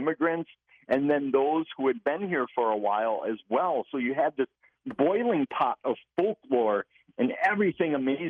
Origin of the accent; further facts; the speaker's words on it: Wisconsin, United States; I'm from Wisconsin, but I have to admit Minnesota has the best lumberjack roadside attractions throughout their state.